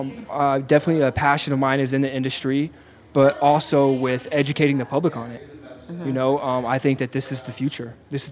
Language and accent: English; Texas, United States; And I'm from Texas, so it's really stigmatized in Texas.